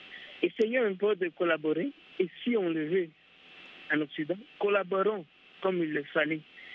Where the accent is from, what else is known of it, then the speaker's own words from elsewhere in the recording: DR Congo; Je suis de la RDC, moi.